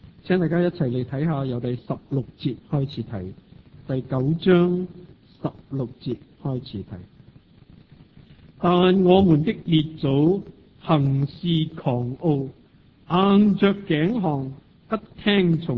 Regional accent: Hong Kong; 对我哋香港人嚟讲又系好切身。

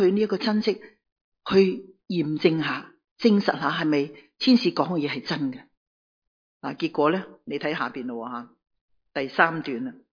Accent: China; 咁呢个同我哋中国人咧都好吻合嘅，我妈妈就16岁结婚嘅

